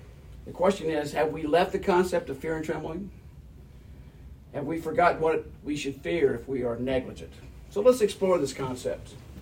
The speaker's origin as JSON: {"language": "English", "region": "the South", "country": "United States", "tie": "born or raised there", "said": "When I was raised in the Baptist church in the South, my grandmother would always take me to Bible meetings, services, and revivals."}